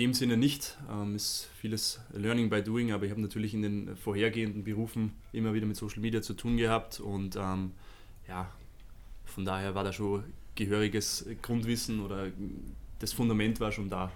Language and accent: German; Vienna, Austria; now in Munich, Germany; ich bin ja gebürtiger Wiener und bin in Wien studiert